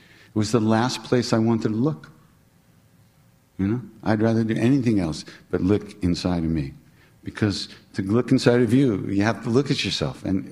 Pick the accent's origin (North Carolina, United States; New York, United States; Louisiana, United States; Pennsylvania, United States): New York, United States; I'm from New York.